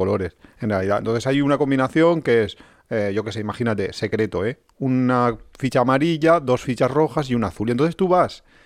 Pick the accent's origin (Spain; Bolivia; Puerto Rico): Spain; Valencian Community; yo nací y crecí en un... Bueno, nací en Valencia, pero luego crecí al poco... Yo cuando ya tenía como conciencia, toda mi conciencia ha sido en un pequeño pueblo de unos 5.000 habitantes en aquel momento. Entonces, cuando yo me fui a Valencia